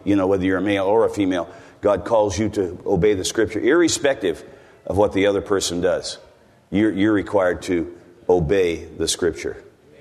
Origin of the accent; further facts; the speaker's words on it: United States; moved away as an adult; now in New Zealand; As you can tell by my accent, if you haven't heard me before, I come from the United States. I've been in New Zealand for 38 years. And so I don't really sound like a Kiwi.